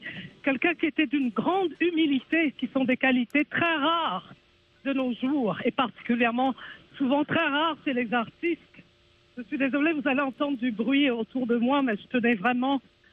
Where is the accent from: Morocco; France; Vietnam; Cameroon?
Cameroon; Partout où j'arrivais et que j'étais présentée, en tant que Camerounaise, au cœur, les gens huaient